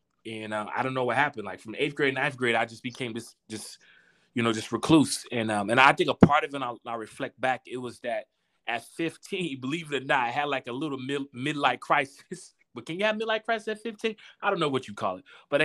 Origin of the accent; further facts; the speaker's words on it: Miami, Florida, United States; you know, growing up, you know, I grew up in Miami, Florida. So we were just coming out of the crack era, which was the 80s.